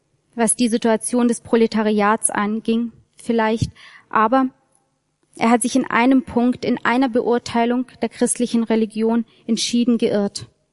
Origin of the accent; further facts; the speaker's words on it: Baden-Württemberg, Germany; ich komme aus dem Schwäbischen